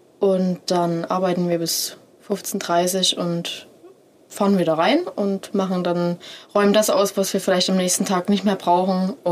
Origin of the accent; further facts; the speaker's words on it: Leipzig, Saxony, Germany; Bei der Stadt bin ich da drauf gekommen, weil es ja meine Heimat quasi ist. Ich wohne zwar nicht direkt in Leipzig, aber es war natürlich immer schon ein großer Teil von meinem Leben.